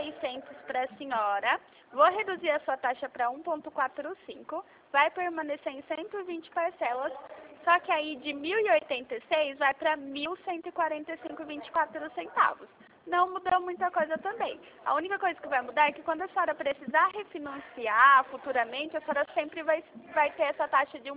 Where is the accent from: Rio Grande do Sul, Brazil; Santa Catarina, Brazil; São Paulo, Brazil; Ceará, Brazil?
São Paulo, Brazil; Rio Claro; Sou de Rio Claro, aqui da Avenida 3.